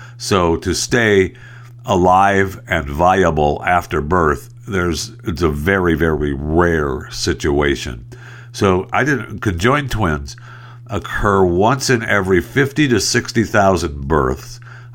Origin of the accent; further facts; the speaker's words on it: Saginaw, Michigan, United States; my hometown is Saginaw, Michigan. I was born in Saginaw, Michigan